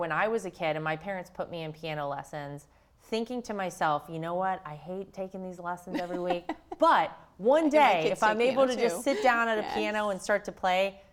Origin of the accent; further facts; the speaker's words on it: North Carolina, United States; He always likes to encourage me to get involved in things going on in North Carolina, my home state, for sure.